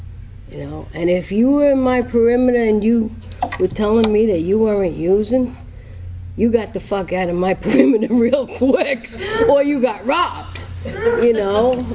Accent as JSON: {"language": "English", "town": "Bronx", "region": "New York", "country": "United States", "said": "I'm from the Bronx, so that was the county over."}